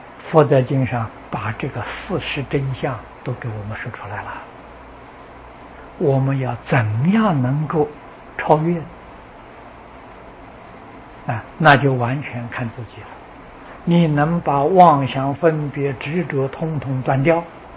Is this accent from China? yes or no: yes; China; 我们中国人习惯把它称作小乘、中乘，菩萨称大乘。